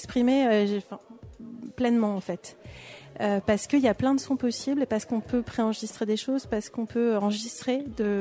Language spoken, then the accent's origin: French; Andrézy, Île-de-France, France; Je suis d'Andrézy, c'est okay. limite okay.